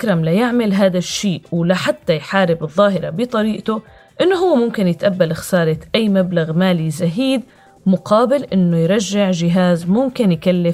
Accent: Syria; ومنتمنى كمان إنه كل واحد فينا كسوريين يعمل اللي بيقدر عليه

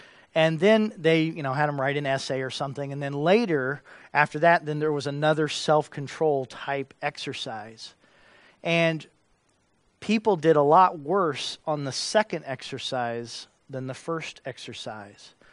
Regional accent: Kentucky, United States; born there; I was born in Kentucky, and they have Mammoth Cave in Kentucky

